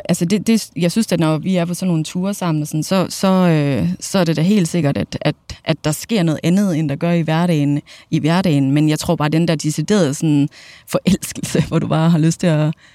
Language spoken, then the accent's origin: Danish; Jutland, Denmark; men vi er jo fra Jylland, det ligger jo i kortene